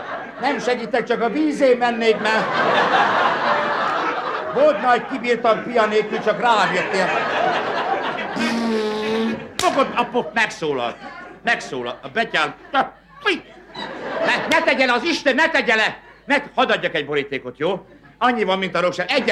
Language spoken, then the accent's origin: Hungarian; Debrecen, Hajdú-Bihar, Hungary; Debreceni különben a hívás, úgyhogy... Örülök, hogy Debrecennel játszhatunk, mert én is debreceni vagyok. Oda jártam kollégiumba